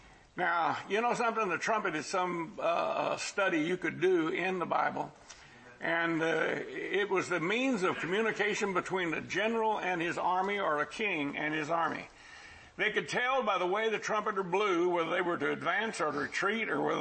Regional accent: San Antonio, Texas, United States; And I would tell them, I'm from San Antonio where the sun spends the winter.

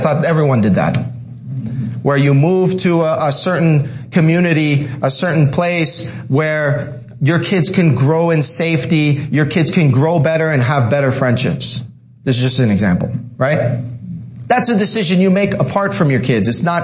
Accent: New York, United States; also born or lived in Canada; I'm in Mexico. I was born in Canada. I was raised in New York. Here I am in Texas.

